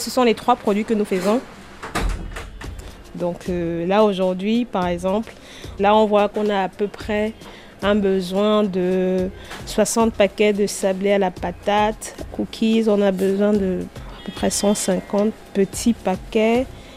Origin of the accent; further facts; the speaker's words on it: Cameroon; moved away as an adult; also born or lived in France; Mon parcours, je suis née en France. J'ai grandi au Cameroun. Quand j'ai eu mon bac, je suis allée en France faire mes études.